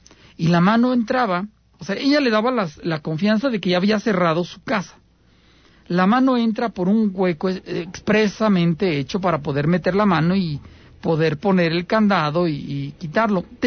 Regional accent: Aguascalientes, Mexico; los que somos de aquí de Aguascalientes

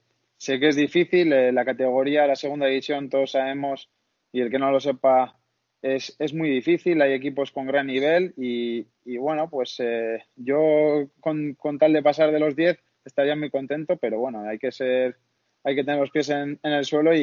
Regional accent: Menorca, Balearic Islands, Spain; born there; Y bueno, pues decidieron irse a Menorca, donde vivieron 9 años.

